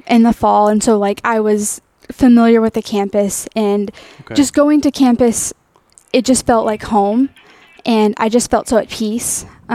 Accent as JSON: {"language": "English", "town": "Westphalia", "region": "Texas", "country": "United States", "tie": "born or raised there", "said": "I was born and raised in Westphalia, Texas, which is about 35 minutes east of Belton."}